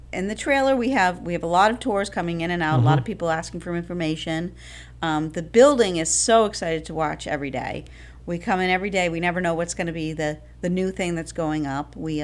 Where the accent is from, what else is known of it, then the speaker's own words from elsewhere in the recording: Sandwich, Massachusetts, United States; I'm actually from Sandwich, Mass.